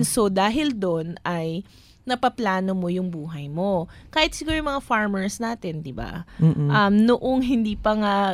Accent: Malabon, Metro Manila, Philippines; ay, ina-expect mo naman, taga-Malabon kami

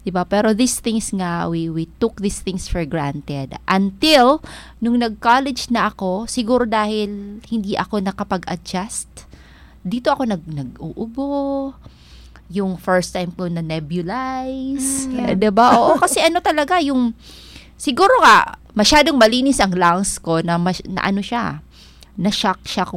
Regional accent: Eastern Visayas, Philippines; ako po ay taga Northern Samar, laking tabing ng dagat.

